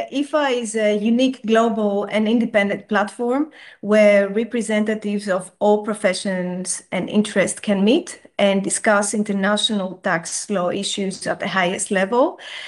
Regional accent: Greece; English is a second language; moved away as an adult; now in Netherlands; my last name is Greek. Because I'm born and raised in Greece, but also growing more Dutch by the day as I have been living and working in the Netherlands for more than 13 years now.

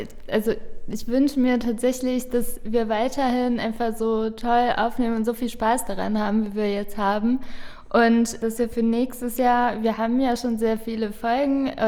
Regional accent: Hungary; German is a second language; now in Germany; ich komme ja nicht ursprünglich aus Deutschland und meine Familie lebt in Ungarn.

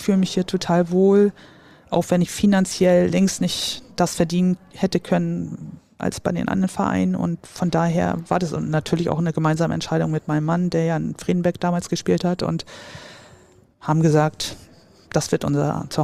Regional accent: Rostock, Mecklenburg-Vorpommern, Germany; now in Buxtehude, Germany; weil für mich ist Rostock immer noch meine Heimat. Und in Buxtehude wohne ich schon lange und fühle mich halt sehr wohl dort.

